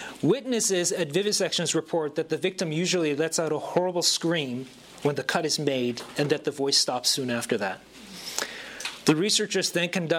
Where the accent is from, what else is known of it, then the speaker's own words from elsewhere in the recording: South Korea; English is a second language; But I'm from the East. I'm from Korea specifically, South Korea. South of the South, Southeast, where we have our own drawl, apparently. So when I talk in Korean, I apparently sound really hick.